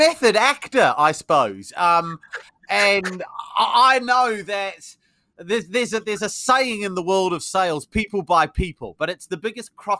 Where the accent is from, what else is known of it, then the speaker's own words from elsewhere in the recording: New Zealand; now in United Kingdom; I'm from New Zealand originally. Yes, you'll probably tell from my accent it's not very English, although I might sound English to you because I've been here 20 years.